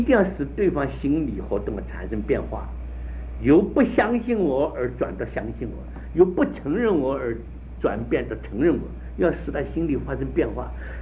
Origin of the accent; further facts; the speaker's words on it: China; 我们中国人讲的这个常啊是个比较性质的